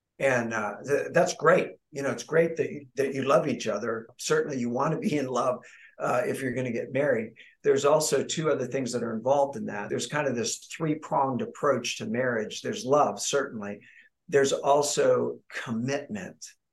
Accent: Miami, Florida, United States; Yeah, I am actually from South Florida. I grew up in Miami.

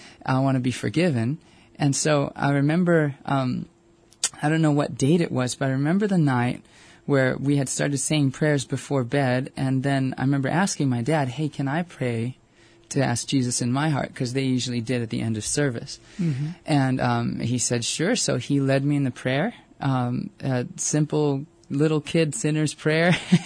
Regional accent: Aiea, Hawaii, United States; so I grew up in Aiea and went to Aiea everything, Aiea High School and everything like that.

